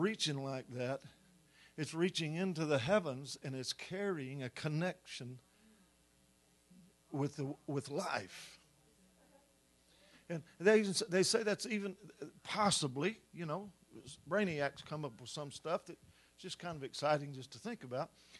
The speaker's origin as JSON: {"language": "English", "region": "Kentucky", "country": "United States", "said": "you know, I come from Kentucky, which means deep roots and tangled limbs, is what Kentucky means."}